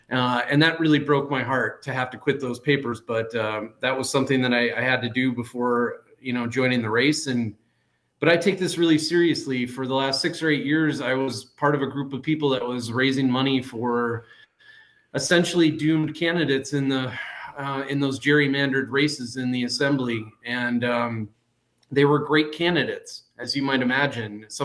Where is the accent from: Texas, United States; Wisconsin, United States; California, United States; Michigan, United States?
Wisconsin, United States; Eau Claire; It's not just that I grew up in Eau Claire or that my wife grew up in Eau Claire.